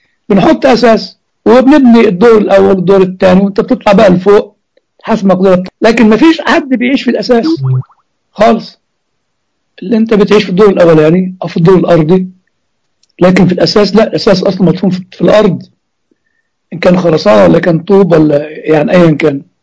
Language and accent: Arabic; Egypt; now in United States; ها عندنا في امريكا وربما عندنا في مصر كمان،